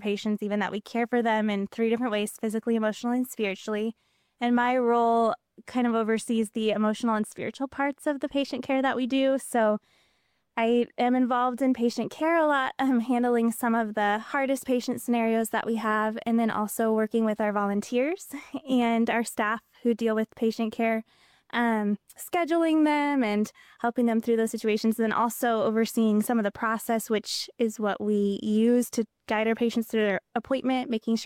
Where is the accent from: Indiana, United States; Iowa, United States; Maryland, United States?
Iowa, United States; Well, I am from Iowa. Very proud of that. No one else here is. And so I am from rural Iowa.